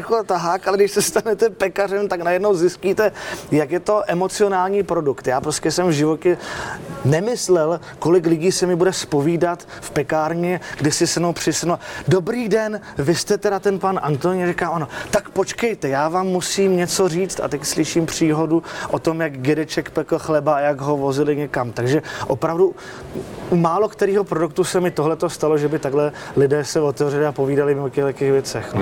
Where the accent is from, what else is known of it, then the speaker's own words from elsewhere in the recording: Račice, South Moravian Region, Czechia; Já jsem z Moravy, to možná slyšíte, a tam v Račicích ve vesničce za Vyškovem prostě bylo pekařství